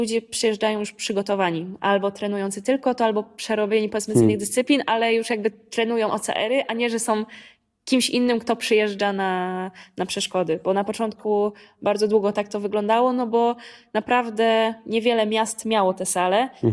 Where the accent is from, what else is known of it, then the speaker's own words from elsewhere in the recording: Tricity, Pomeranian Voivodeship, Poland; Ja jestem z Trójmiasta.